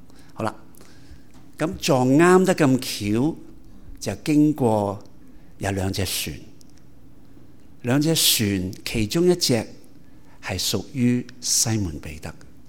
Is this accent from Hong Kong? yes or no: no; Montreal, Quebec, Canada; 我在满地可长大，十六岁那年已经开始驾车